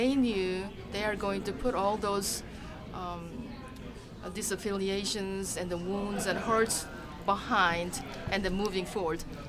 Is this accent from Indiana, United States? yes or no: yes; Columbus, Indiana, United States; I am from Columbus, Indiana.